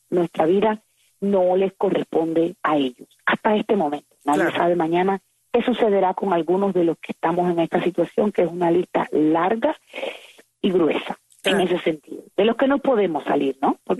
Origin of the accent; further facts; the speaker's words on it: Cuba; Yo seguiré siendo tan cubana como en este momento que me encuentro hoy en La Habana.